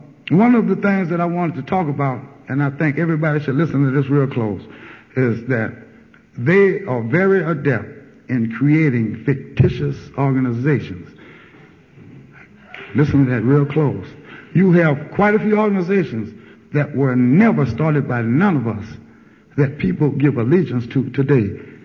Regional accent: Morgan City, Louisiana, United States; Rochelle say, we from Louisiana. Rochelle from Franklinton, and I'm from Morgan City. We're country boys, right?

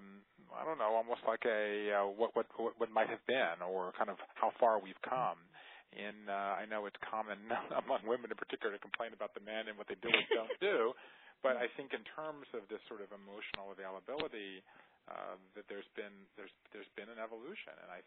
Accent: Savannah, Georgia, United States; I grew up in Savannah, Georgia

